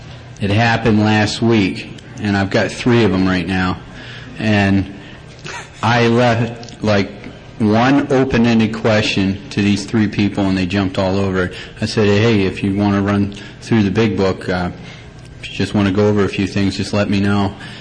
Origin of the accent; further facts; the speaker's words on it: Tampa, Florida, United States; I'm from Tampa, Florida, the Safe Haven Group.